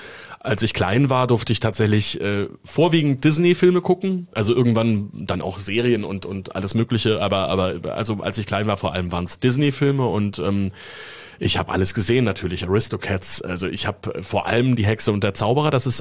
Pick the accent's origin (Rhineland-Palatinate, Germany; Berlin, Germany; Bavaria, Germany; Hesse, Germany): Bavaria, Germany; Munich; Ich habe viel Zeit im Studio verbracht als Kind in München.